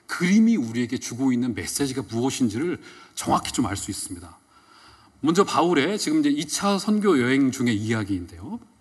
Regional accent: Chungcheong, South Korea; 제가 충청도 사람이니까 앞에 대놓고 뭐라고 하진 않아요.

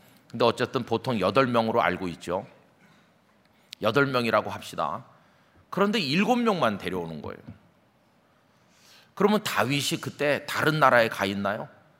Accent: Seoul, South Korea; born there; 저는 서울에서 태어나서 영락교회를 6살까지 다녔습니다. 영락교회 담장 근처 어디선가 제가 태어난 것 같아요. 제 본적지가 중구 충무로 2가 16번지인데

